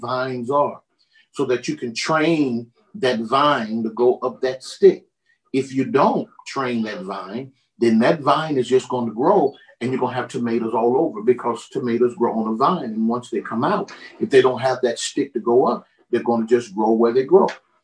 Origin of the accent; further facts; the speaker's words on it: Brooklyn, Illinois, United States; I grew up in a little town called Brooklyn, Illinois. It's right across the bridge from St. Louis.